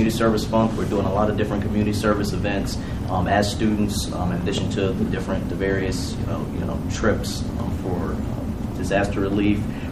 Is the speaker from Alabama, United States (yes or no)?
no; Elmira, New York, United States; But I'm originally from Elmira, New York.